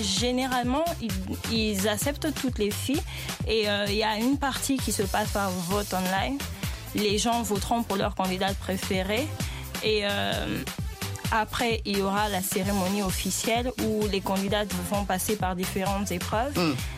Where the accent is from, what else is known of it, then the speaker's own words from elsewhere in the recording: Kinshasa, DR Congo; also born or lived in South Africa; now in United States; Bien que je sois née en Afrique du Sud, j'ai grandi à Kinshasa. Et vraiment, toute ma vie, mes amis, c'était vraiment là-bas.